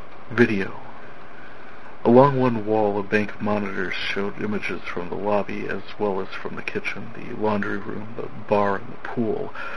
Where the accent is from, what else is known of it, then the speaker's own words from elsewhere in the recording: North Dakota, United States; I am from North Dakota